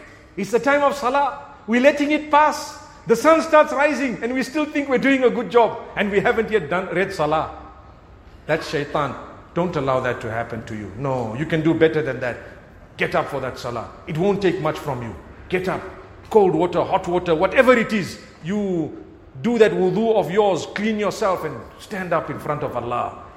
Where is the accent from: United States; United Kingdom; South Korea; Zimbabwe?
Zimbabwe; now in South Africa; I come from Zimbabwe, where we have almost 18-hour cuts almost every day.